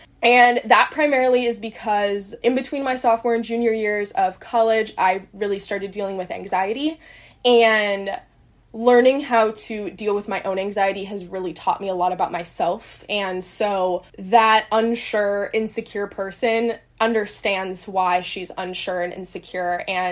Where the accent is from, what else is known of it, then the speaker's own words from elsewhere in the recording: California, United States; I was born and raised in the Bay Area of California, and both of my parents were also born and raised in the Bay Area.